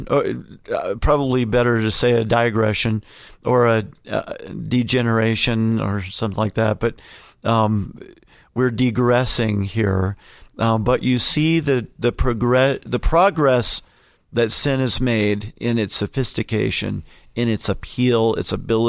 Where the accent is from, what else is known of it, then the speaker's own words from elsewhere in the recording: Terre Haute, Indiana, United States; And Terre Haute, Indiana, where I grew up, wouldn't be much better than that.